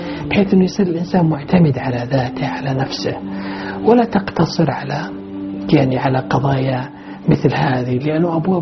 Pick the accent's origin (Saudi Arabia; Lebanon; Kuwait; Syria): Saudi Arabia; عندنا في المملكة العربية السعودية